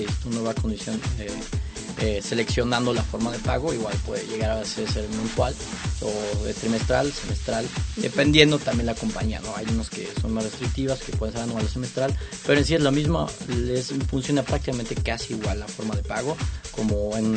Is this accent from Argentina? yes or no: no; Mexico; No, como mexicanos a veces no prevemos.